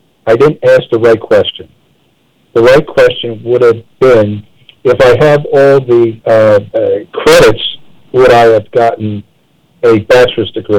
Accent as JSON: {"language": "English", "town": "Philadelphia", "region": "Pennsylvania", "country": "United States", "tie": "born or raised there", "said": "I'm a Philadelphian, and my family's been here since 1710. And I grew up in Center City, Philadelphia, basically."}